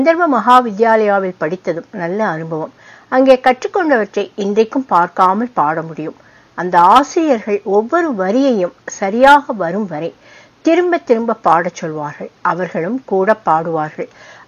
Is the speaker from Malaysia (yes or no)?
no; Delhi, India; நான் பிறந்து வளர்ந்தது டெல்லியில்.